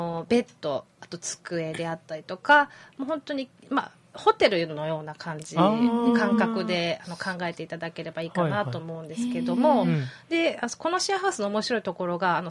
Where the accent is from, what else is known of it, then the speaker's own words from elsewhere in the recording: Kakogawa, Hyogo, Japan; 地元加古川の方ですね。